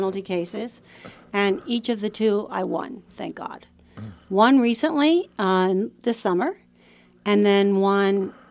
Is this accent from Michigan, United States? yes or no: no; Florida, United States; born there; Yes, I was born in Florida.